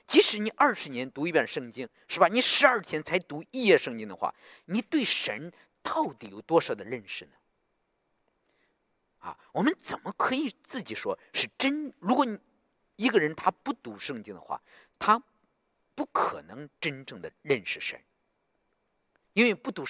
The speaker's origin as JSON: {"language": "Chinese", "country": "China", "said": "你知道我们从大陆来的人，我们的生命中根本没有神的位置"}